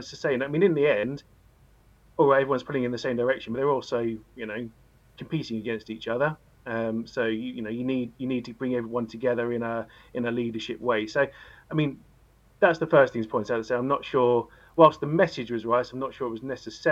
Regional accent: Newmarket, East of England, United Kingdom; Yes, well, I am born and bred in Newmarket

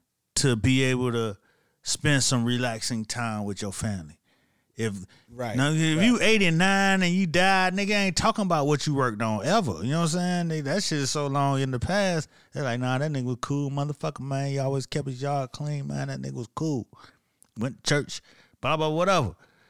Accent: Miami, Florida, United States; I'm from Miami. It's people that say Miami, they don't even fuck with the beach.

